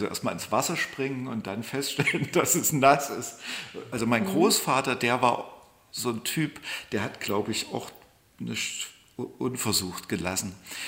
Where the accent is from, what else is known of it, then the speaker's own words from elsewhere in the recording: East Germany, Germany; als Ostdeutscher